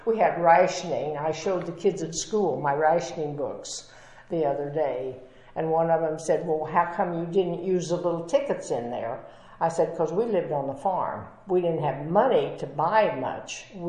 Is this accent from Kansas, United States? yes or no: yes; Kansas, United States; also born or lived in California; I tell people that I was born in California, where grandfather was a Presbyterian minister, very conservative, and of course I was baptized Presbyterian, which of course I don't remember. And then we go out to Kansas